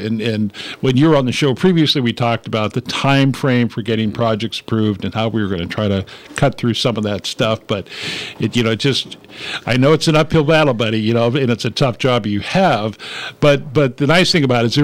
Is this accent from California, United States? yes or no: yes; Guerneville, California, United States; because I was raised in Guerneville, so I've been around here for a long, long time.